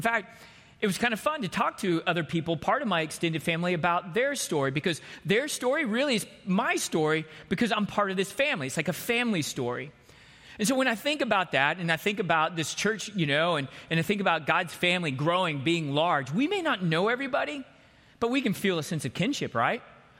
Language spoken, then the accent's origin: English; Texas, United States; I grew up in Texas. And so this is like on the other side of the world to me.